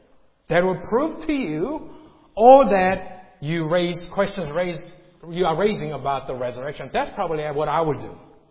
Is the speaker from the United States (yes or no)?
no; South Korea; English is a second language; When I was young growing up in Korea, there was a TV channel that was designed for the American forces stationed in Seoul, Korea.